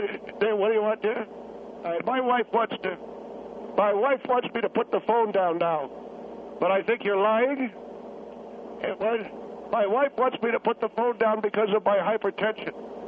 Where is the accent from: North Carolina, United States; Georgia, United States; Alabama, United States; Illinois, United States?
Illinois, United States; Chicago; I come from the Midwest myself, from Chicago. I live in Southern California.